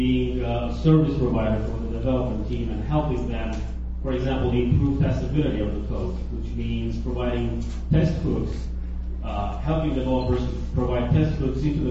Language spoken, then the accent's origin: English; Romania; English is a second language; I'm originally from Romania.